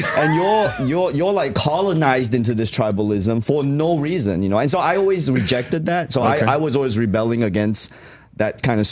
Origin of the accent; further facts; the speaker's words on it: Singapore; also born or lived in Malaysia; now in United States; I grew up a basketball guy. Also, because I grew up in Singapore, I'm a English Premier League guy.